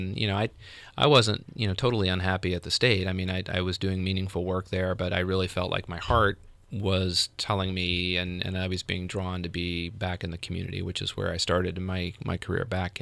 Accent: Portsmouth, Ohio, United States; I grew up in Southern Ohio, so I'm sensitive to this

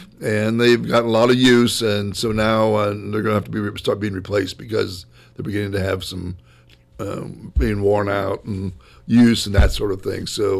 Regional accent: Canton, Ohio, United States; Well, my grandfather, I'm originally from the Canton area. My grandfather had served on the Canton City Council back in the 30s.

